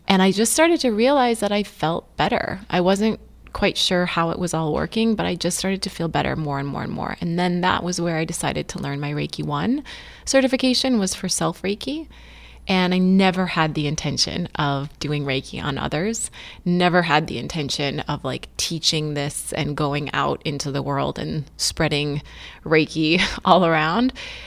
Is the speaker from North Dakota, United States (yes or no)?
yes; North Dakota, United States; I grew up in North Dakota. I was never really exposed to anything that was considered energetic forms of healing.